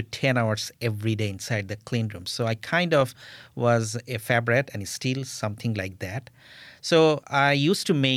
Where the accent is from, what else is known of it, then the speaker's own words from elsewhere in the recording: Bangladesh; English is a second language; moved away as an adult; now in United States; So what happened is I was born in Bangladesh. I did my bachelor's there. And then I came to USC, Los Angeles, for my master's back in 2001.